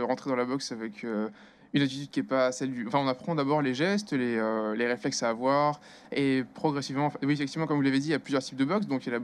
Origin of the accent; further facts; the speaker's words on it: Avignon, Provence-Alpes-Côte d'Azur, France; Non, je suis d'Avignon initialement, puis je suis venu ici pour mes études